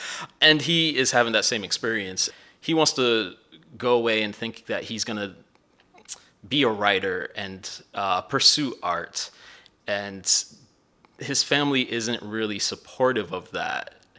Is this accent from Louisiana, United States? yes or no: no; Miami, Florida, United States; also born or lived in Midwest; My experience growing up in Miami and also spending my time in the Midwest